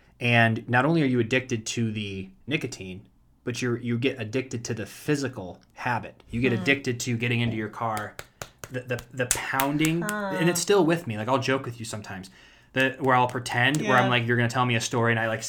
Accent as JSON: {"language": "English", "town": "Ashtabula", "region": "Ohio", "country": "United States", "said": "You would know I'm from Ashtabula, how old I am, I played baseball."}